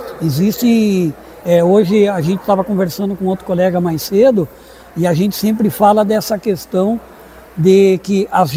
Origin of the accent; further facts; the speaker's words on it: Cruz Alta, Rio Grande do Sul, Brazil; eu sou de Cruz Alta, né? Do mais o centro do estado.